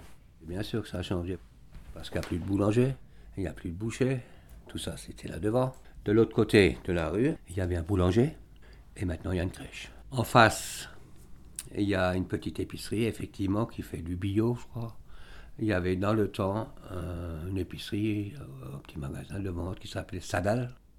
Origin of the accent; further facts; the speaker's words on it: Strasbourg, Grand Est, France; born there; Je suis né à Strasbourg, près des Halles. Et après, quand j'avais 2 ans, on est venu ici.